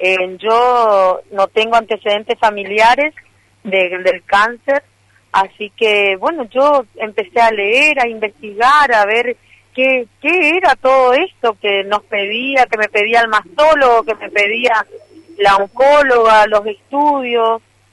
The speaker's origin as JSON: {"language": "Spanish", "town": "Jardín América", "region": "Misiones", "country": "Argentina", "said": "Yo soy de Jardín América"}